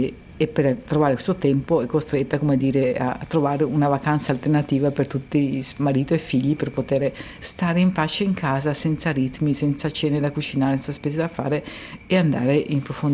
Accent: Trieste, Friuli-Venezia Giulia, Italy; sono cresciuta a Trieste, dove il vento veramente soffia dove vuole

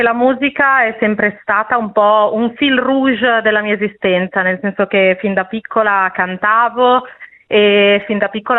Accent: Lombardy, Italy; a 15 anni, nel mio paesino della Brianza

